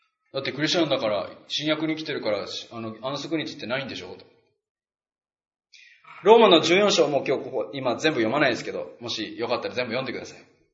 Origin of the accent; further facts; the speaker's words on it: Okinawa, Japan; 私は沖縄で育って好きなんですよ豚肉